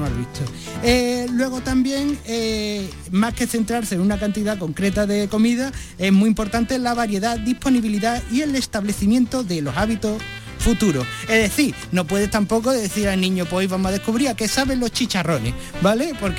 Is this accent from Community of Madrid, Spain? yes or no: no; Andalusia, Spain; porque somos niños de Andalucía, de nuestra tierra.